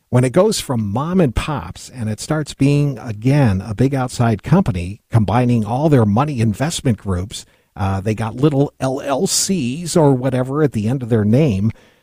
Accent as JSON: {"language": "English", "region": "New York", "country": "United States", "lives_now": "Kentucky, United States", "said": "my Kentucky coworkers kidded me all the time for being a New Yorker."}